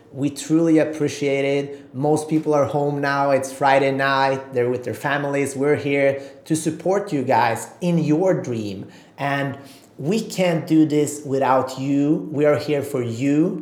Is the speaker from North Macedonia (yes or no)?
yes; North Macedonia; I'm originally from Macedonia, and a couple of summers ago I was there, and I love bookshops.